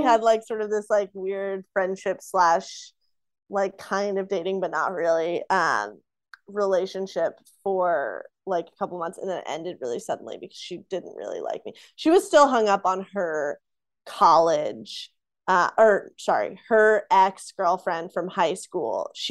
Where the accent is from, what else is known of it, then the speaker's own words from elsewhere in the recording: the South, United States; I grew up in the South.